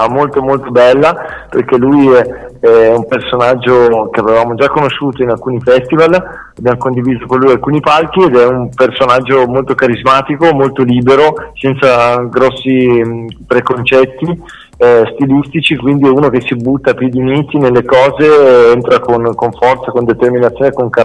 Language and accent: Italian; Piedmont, Italy; in Sud Italia e dalle nostre parti invece, che siamo del Piemonte